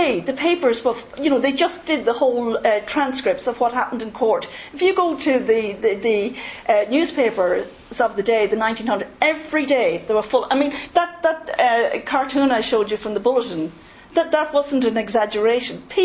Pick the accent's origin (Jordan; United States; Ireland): Ireland; in the 70s, growing up in Ireland, when things were really changing and opening up.